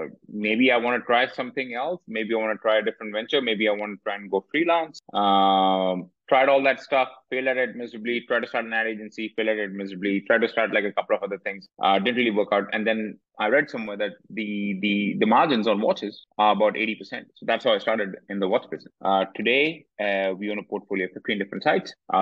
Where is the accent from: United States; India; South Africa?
India; Mumbai, Maharashtra; You're from my hometown of Mumbai.